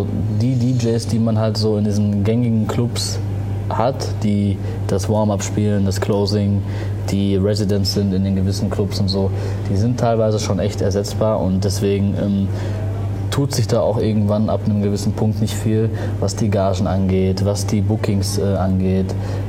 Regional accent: Arnsberg, North Rhine-Westphalia, Germany; Ich bin in Arnsberg aufgewachsen, lebe da immer noch. Das ist eine Kleinstadt in der Nähe von Dortmund.

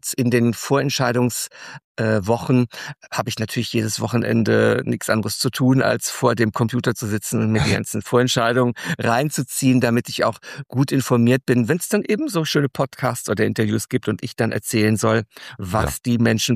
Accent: Hesse, Germany; Denn ich bin im Hessischen groß geworden.

